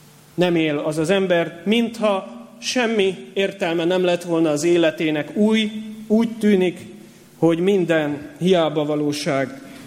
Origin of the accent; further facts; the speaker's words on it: Budapest, Hungary; nekünk is nagy kertünk volt Budapesten, ahol felnőttem